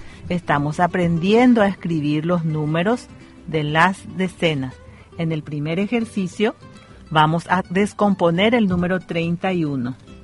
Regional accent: Paraguay; sobre todo porque somos paraguayos, vivimos en esta hermosa tierra con muchas costumbres y tradiciones lindas.

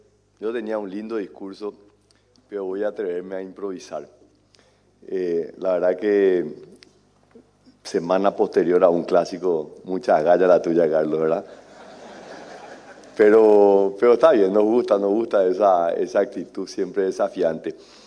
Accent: Paraguay; y el orgullo como paraguayo de que el Paraguay

